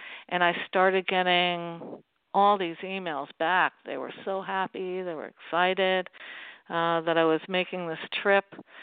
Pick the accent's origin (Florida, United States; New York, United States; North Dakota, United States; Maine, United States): New York, United States; Port Chester; now in Stamford, United States; I live in Stamford, Connecticut. So I don't actually live in Westchester, but I grew up in Portchester, which is in Westchester County, and I know it really, really well.